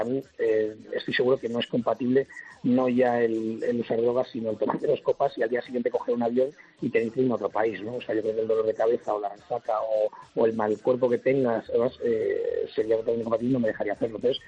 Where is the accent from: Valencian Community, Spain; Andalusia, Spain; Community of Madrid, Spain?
Community of Madrid, Spain; Madrid; yo soy del barrio de Moncloa, de la ciudad de Madrid.